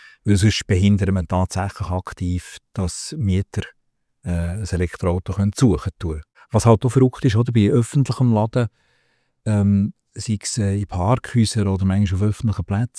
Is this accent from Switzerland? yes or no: yes; Switzerland